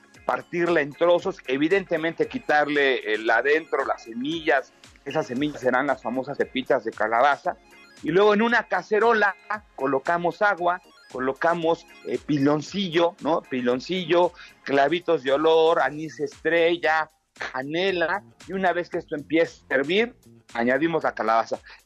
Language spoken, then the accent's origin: Spanish; Mexico; la riqueza que somos como país, como mexicanos, como cultura